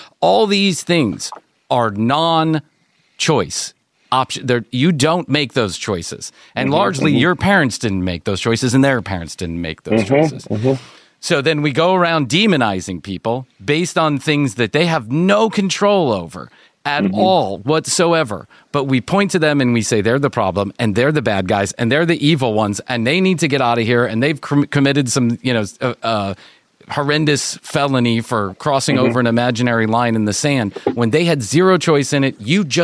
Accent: Chicago, Illinois, United States; just because of the way that I was raised in Chicago

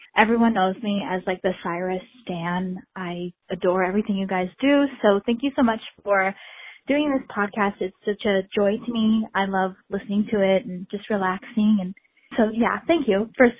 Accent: Washington, United States; I'm from Washington State.

